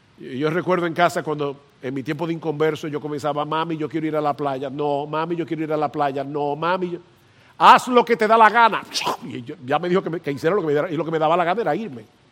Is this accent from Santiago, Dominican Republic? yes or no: no; San Juan de la Maguana, San Juan, Dominican Republic; also born or lived in Santo Domingo; En las dos casas donde yo viví, tanto en mi niñez en San Juan de la Maguana como aquí en la capital durante mi adolescencia